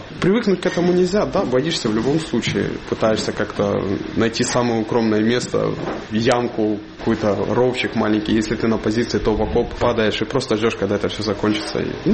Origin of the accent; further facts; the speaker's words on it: Yavoriv, Lviv Oblast, Ukraine; now in Zhytomyr Oblast, Ukraine; родом я из Львовской области, из города Яворов. Я живу в Житомирской области, там переехать вот оттуда. С Житомирской области я уже пошел служить.